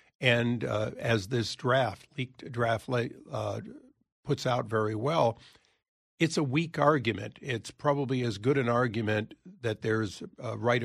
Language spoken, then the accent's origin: English; California, United States; In my home state of California, the law that we operate under was signed by Ronald Reagan.